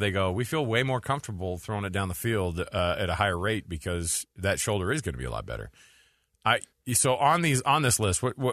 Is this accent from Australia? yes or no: no; Texas, United States; I'm telling you, growing up in Texas, Texas A&M was a freaking joke.